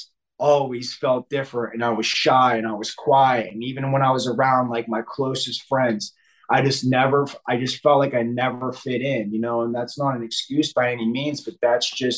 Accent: Pittsburgh, Pennsylvania, United States; I am from Pittsburgh, Pennsylvania

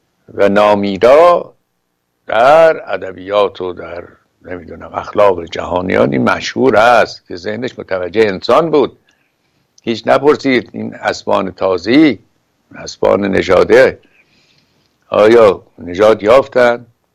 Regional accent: Iran; آقا ما ایرانی هستیم، این چه طرز اندیشه ایست؟

